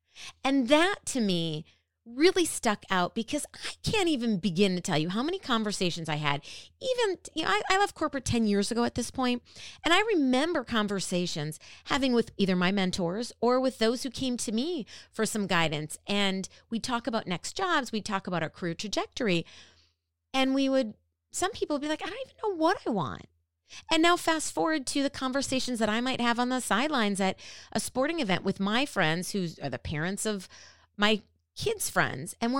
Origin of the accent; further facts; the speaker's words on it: Minnesota, United States; I grew up in the Midwest. And I grew up in Minnesota.